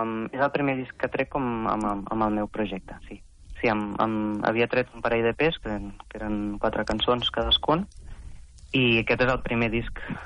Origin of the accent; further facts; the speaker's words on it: Vidreres, Catalonia, Spain; El 12 d'abril, a Vidreres, al meu poble, farem un concert de presentació